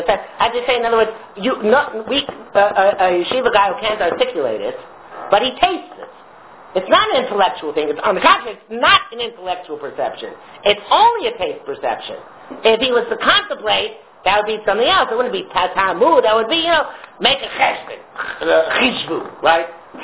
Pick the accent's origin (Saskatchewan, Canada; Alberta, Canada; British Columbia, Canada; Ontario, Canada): Ontario, Canada; Toronto; There's where are you from? I'm from Toronto, right?